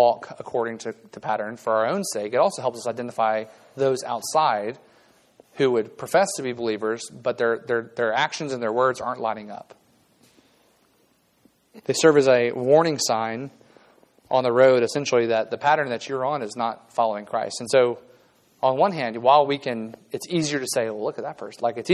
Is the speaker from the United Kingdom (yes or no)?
no; South Carolina, United States; I'm from South Carolina. The first time I visited the North, I was like, this is awful.